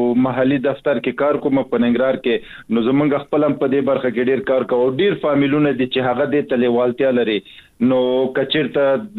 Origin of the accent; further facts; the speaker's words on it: Afghanistan; ما و شما از افغانستان هستیم،